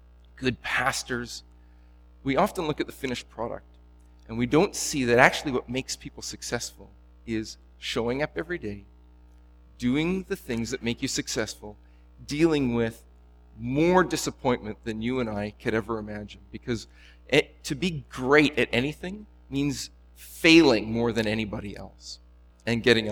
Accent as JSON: {"language": "English", "town": "Edmonton", "region": "Alberta", "country": "Canada", "tie": "born or raised there", "said": "I grew up in Edmonton"}